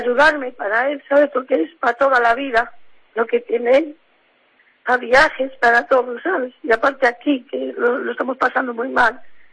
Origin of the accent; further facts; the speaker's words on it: Ferrol, Galicia, Spain; porque soy de Ferrol, somos de Ferrol